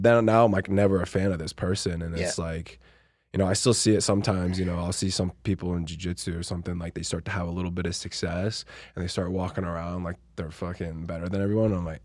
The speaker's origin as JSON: {"language": "English", "region": "Texas", "country": "United States", "said": "I was like, I'm from Texas."}